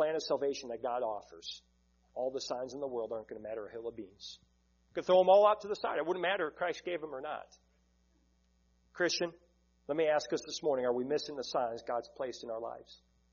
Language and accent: English; Lemont, Illinois, United States; Back when we were kids, I grew up in Lamont, Illinois. It seemed like Tornado Alley.